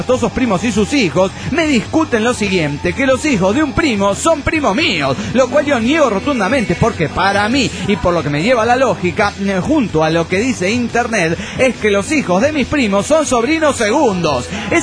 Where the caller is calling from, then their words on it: Querétaro, Mexico; de Querétaro, México!